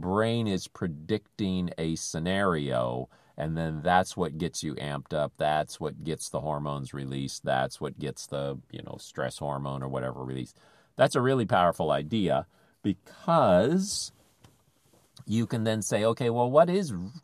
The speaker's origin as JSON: {"language": "English", "country": "Philippines", "tie": "born or raised there", "said": "But I'm used to that because I grew up in the Philippines."}